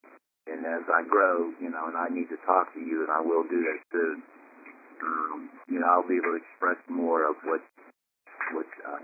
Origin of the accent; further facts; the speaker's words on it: Pittsburgh, Pennsylvania, United States; from Pittsburgh again.